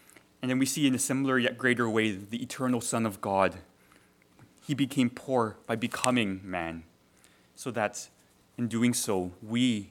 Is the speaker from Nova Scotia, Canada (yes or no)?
no; Toronto, Ontario, Canada; There is a missionary I know from my home church or from the church I grew up in Toronto